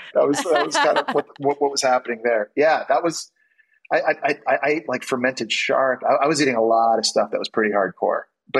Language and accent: English; Canada; growing up in Ottawa or Montreal.